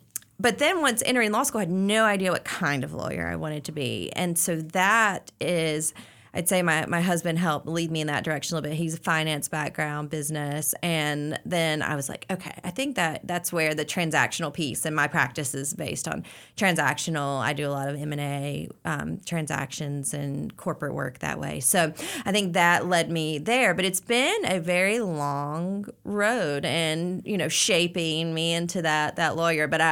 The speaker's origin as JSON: {"language": "English", "town": "Lincolnton", "region": "North Carolina", "country": "United States", "tie": "born or raised there", "lives_now": "Charlotte, United States", "said": "But I grew up in Lincoln County in Lincolnton, and so not too far, but we love being in Charlotte, and this is definitely home now."}